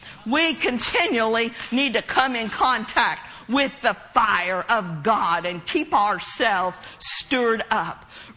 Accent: Oklahoma, United States; Growing up in Oklahoma, I've said this before.

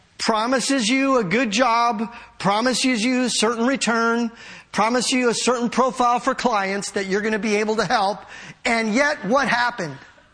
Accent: San Francisco, California, United States; and I grew up in San Francisco in the public school district

